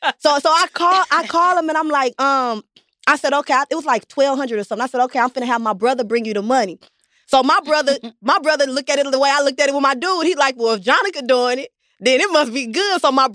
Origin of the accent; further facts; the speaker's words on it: St. Louis, Missouri, United States; This was all in St. Louis. You know I'm from St. Louis.